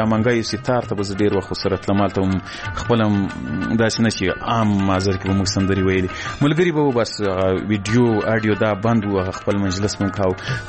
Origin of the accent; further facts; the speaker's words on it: Ghazni, Afghanistan; ځکه زه له غزنی څخه یو دوه درې کسان وو